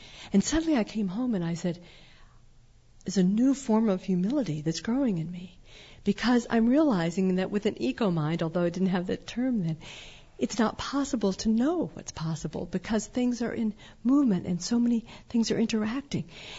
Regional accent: Texas, United States; Or that growing up in Texas, would I have ever thought that in the 1990s the Texas utility companies would actually pull some citizens together

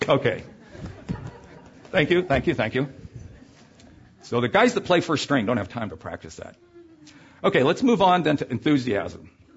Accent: Virginia, United States; I grew up in Virginia.

